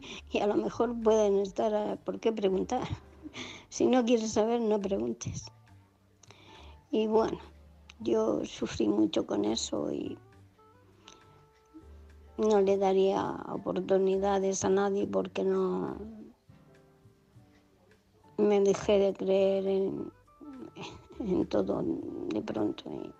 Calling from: Murcia, Region of Murcia, Spain; de Murcia.

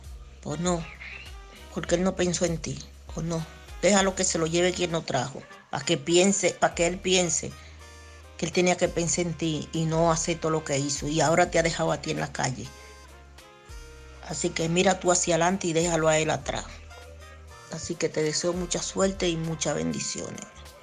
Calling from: Alcorcón, Community of Madrid, Spain; de Madrid, de Alcorcón.

